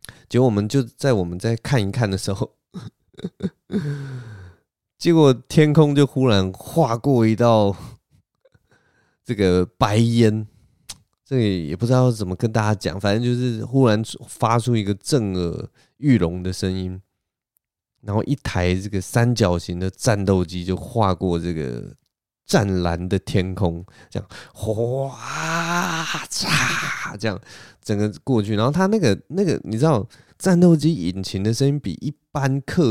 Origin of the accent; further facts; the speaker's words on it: Taipei, Taiwan; now in Taoyuan, Taiwan; 其实我也不是台北人，我现在已经搬到桃园了，我是桃园人。但是你知道吗，就是台北人的狐狸尾巴还是存在我这个小狐狸的屁股上面